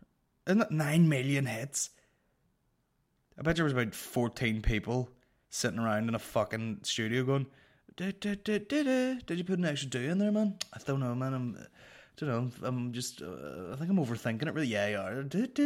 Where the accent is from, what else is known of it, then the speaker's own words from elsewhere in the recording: Northern Ireland, United Kingdom; I'm just from Northern Ireland with a fucked up nose.